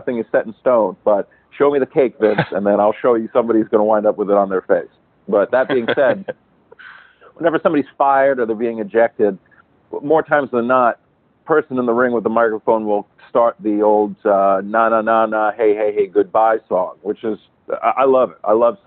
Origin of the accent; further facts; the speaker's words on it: Rhode Island, United States; also born or lived in New York City, United States; I grew up in Rhode Island, so that is my home, but I became a man in New York City. I went to Fordham University in 1997 when I was 17 years old and lived there for about 15 years afterwards.